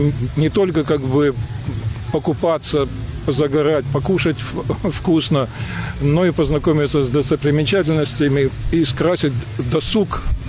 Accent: Yevpatoria, Crimea, Ukraine; евпаториец. Дочка моя евпаторийка уже в пятом поколении, так что мы здесь коренные. Евпатория – маленький приморский курортный город

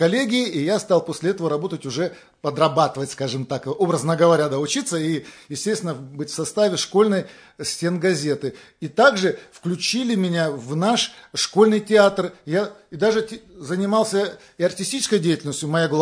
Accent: Russia; я, скажем так, коренной, скажем, гражданин России. В нашей семье очень такая интернациональная семья, есть мусульмане, православные, евреи. Ну, вот такая замечательная русско-российская семья.

